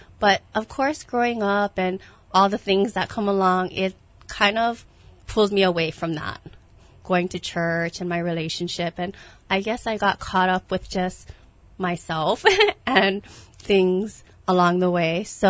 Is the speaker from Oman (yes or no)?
no; Hawaii, United States; I grew up in Hawaii, here on Oahu. I attended Moanalua High School.